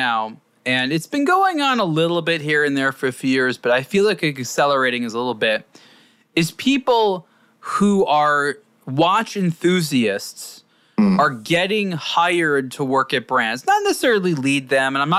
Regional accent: United States; It's because I'm American. That's, I mean, I hate to say it. It really boils down to that I'm not a native French speaker

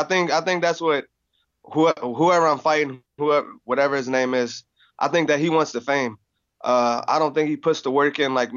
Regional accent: Michigan, United States; now in Arizona, United States; Like Michigan molded me. Living out here in Arizona, it polished me. It made me to the man I am today. So, like, I love Michigan. My heart's in Michigan

